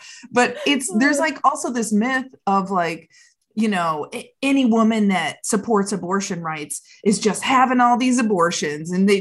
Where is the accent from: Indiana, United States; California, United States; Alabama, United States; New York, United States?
Indiana, United States; Or at least like I'm from the Midwest and I'm from Indiana and it's very